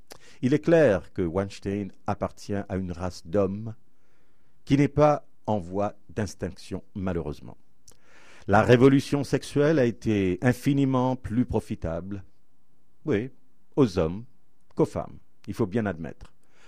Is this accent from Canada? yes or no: yes; Canada; Oui, ça se passe chez nous au Canada.